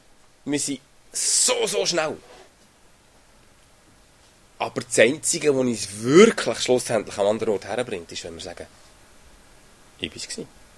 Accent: Switzerland; wir sind halt Juden. Wir sind halt, ist egal, ob es Juden was, wir sind halt Schweizer.

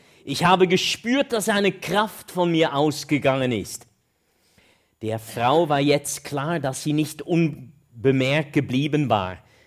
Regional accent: Netherlands; also born or lived in Germany; now in Switzerland; Ich habe eine holländische Mutter, einen deutschen Vater und eine schweizerische Frau. Ich bin in Deutschland geboren, in Holland aufgewachsen und habe dann in der Schweiz da studiert.

